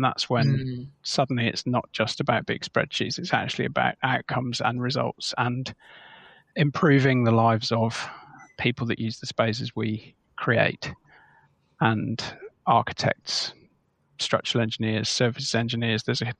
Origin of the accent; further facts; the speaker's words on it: United Kingdom; I'm obviously British and began my career in Bristol, but then moved to London, spent 13 years in London.